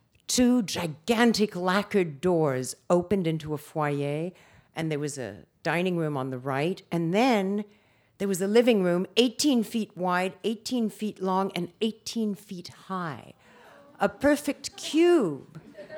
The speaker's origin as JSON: {"language": "English", "country": "United States", "said": "I'm an American who passes for a French person."}